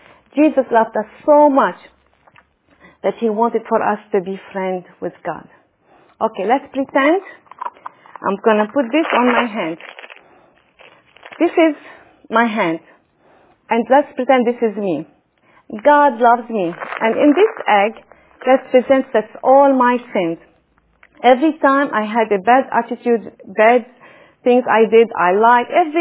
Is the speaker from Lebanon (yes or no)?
yes; Lebanon; You see, I grew up in Lebanon, and when we celebrate Easter, it is on springtime.